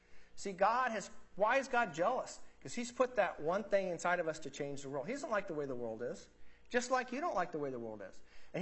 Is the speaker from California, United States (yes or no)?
no; Wichita, Kansas, United States; my guitar teacher, he was a student at Wichita State University. I'm from Wichita.